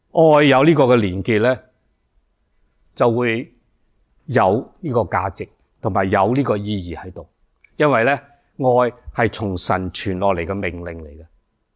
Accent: China; 我哋中国人对儿女比较会能够了解

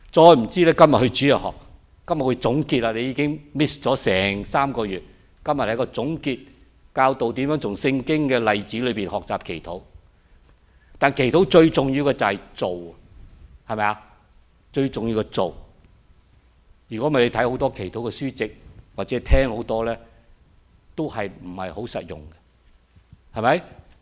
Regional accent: Hong Kong; also born or lived in Shanghai, China / Canada; now in Sacramento, United States; 我是上海出生，香港長大，加拿大讀書，來美國結婚，又在灣區定居，我在 LA 去到灣區，現在來到 Sacramento 揸兩個小時車

